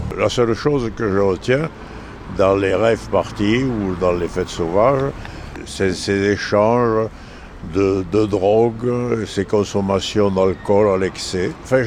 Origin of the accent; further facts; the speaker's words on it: Toulouse, Occitanie, France; born there; J'habite à Toulouse, je suis né à Toulouse et je profite du soleil de Toulouse.